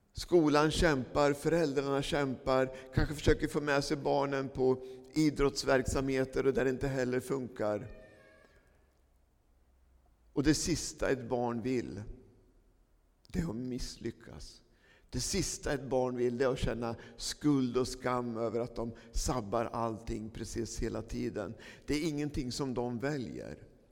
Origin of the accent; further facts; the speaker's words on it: Söderköping, Östergötland, Sweden; hängde mycket i Pingstkyrkan i Söderköping där jag växte upp